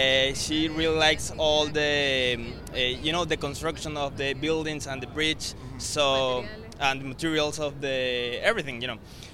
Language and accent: English; Venezuela; We're from Venezuela.